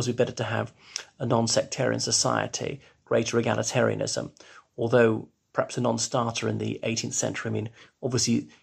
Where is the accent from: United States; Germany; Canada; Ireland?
Ireland; And my heart nearly burst with pride as an Irishman